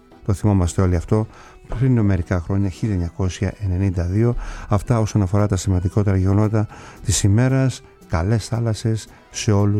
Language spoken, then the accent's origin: Greek; Kasos, South Aegean, Greece; το νησί μου την Κάσο